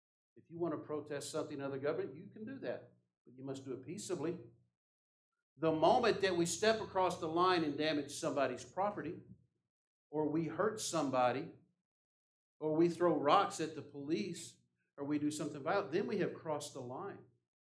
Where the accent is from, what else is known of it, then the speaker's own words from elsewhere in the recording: United States; As American citizens, we have plenty of freedoms in this world. But as American citizens, God tells us that we are to submit to the authority.